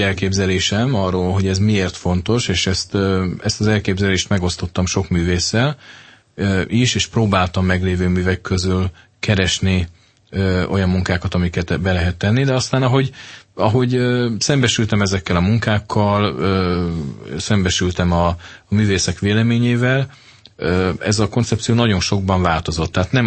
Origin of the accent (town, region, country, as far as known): Hungary